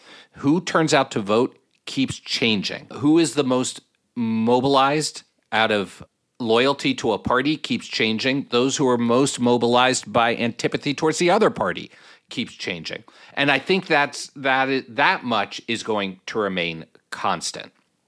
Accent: Arizona, United States; Arizona, my home state

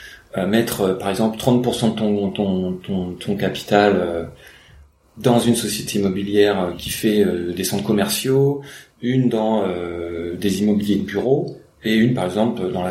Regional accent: France; Alors c'est vrai que en tant que Français, nous on a un peu plus l'habitude des SCPI

